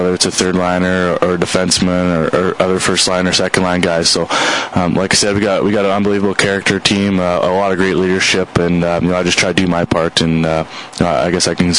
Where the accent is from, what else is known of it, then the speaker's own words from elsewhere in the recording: Canada; because I'm from Canada, and major junior hockey is huge there.